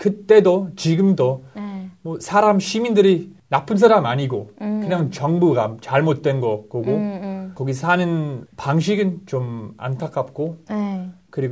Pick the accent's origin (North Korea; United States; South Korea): United States; Philadelphia, Pennsylvania; Korean is a second language; 아, 저는 필라델피아라는 도시에서 왔고요. 뉴욕, 많은 사람들이 들어본 뉴욕에서 2시간 걸려요. 필라델피아는 사계절 있는 그 도시인데 완전 그 여러 인종 들이 같이 살고 있는 예술, 역사, 미국 역사